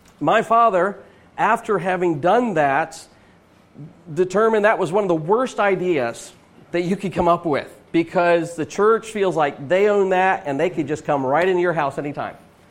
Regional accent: Pompano Beach, Florida, United States; When I grew up in Pompano Beach, and when I say Pompano Beach, we didn't live on the beach, okay?

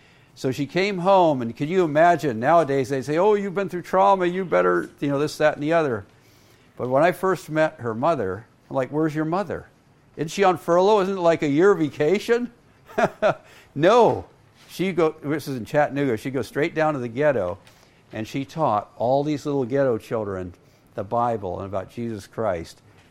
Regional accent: India; I grew up born and raised in India.

